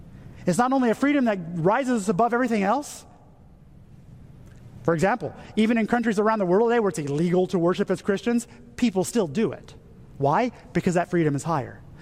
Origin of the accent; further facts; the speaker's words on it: United States; I'm an American, so I have the freedom to do whatever I want, including hurting other people.